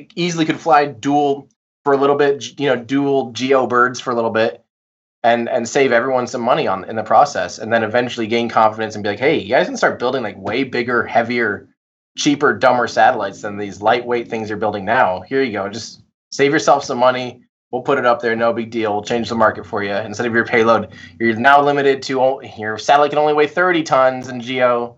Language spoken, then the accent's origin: English; Iowa, United States; I'm from Iowa.